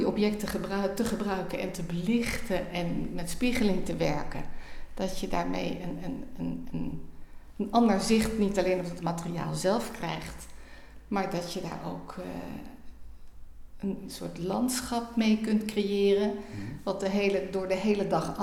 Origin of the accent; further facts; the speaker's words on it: Amsterdam, North Holland, Netherlands; Ik kom uit Amsterdam. Daar woon ik, daar werk ik.